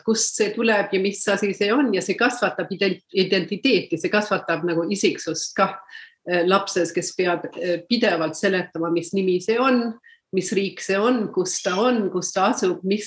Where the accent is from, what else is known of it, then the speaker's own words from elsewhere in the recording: Detroit, Michigan, United States; No, ma sündisin Detroitis, Michiganis, kasvasin seal Detroiti äärelinnas üles peres, kus räägiti täpselt samal ajal nii inglise kui eesti keelt